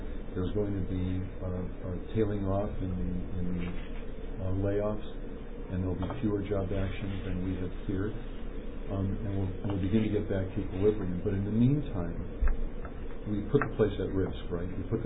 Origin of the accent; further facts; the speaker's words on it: Los Angeles, California, United States; I grew up in Los Angeles and started my college career at UCLA